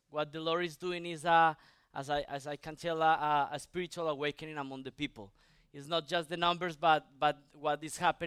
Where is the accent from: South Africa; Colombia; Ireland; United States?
Colombia; moved away as an adult; I came to study here to the States in 2015 to study at the Master Seminary. I came from Colombia with my wife.